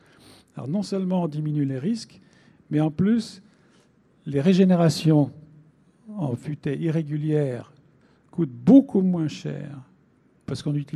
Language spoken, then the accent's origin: French; Normandy, France; on est allé faire une tournée en Normandie, qui est ma région d'origine, d'ailleurs.